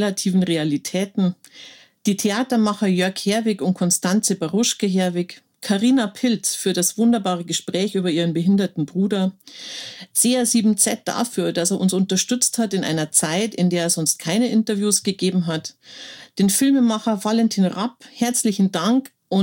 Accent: Brandenburg, Germany; also born or lived in Rosenheim; da erstmal noch das erste Jahr mit meinen Eltern auch in Rosenheim gewohnt, bis wir dann nach Brandenburg gezogen sind. Also meine ganze Kindheit und Jugend habe ich in Brandenburg verbracht.

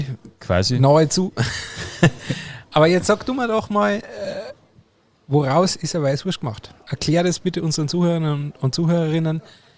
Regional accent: Austria; now in Germany; als nicht Bayer, sondern als Österreicher, der hier nach Bayern emigriert ist

